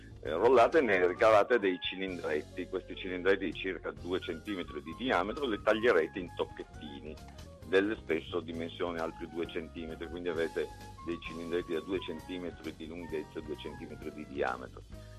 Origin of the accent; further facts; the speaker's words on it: Piedmont, Italy; Io sono piemontese